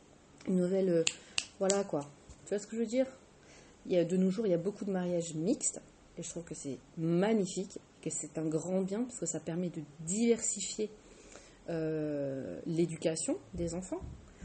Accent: France; moi, je suis française, je suis convertie à l'islam

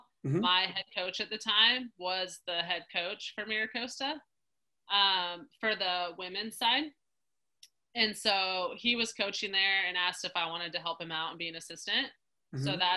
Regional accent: Colorado, United States; So I grew up in Colorado, definitely a mountain girl.

